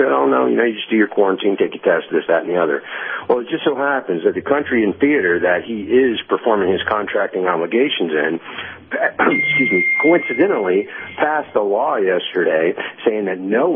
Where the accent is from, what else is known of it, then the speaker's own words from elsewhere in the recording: United States; Personally, as an American, I am completely livid at this